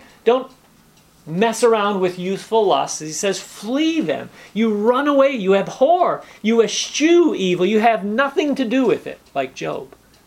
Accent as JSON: {"language": "English", "country": "United States", "said": "But as an American, I respect other paths to God."}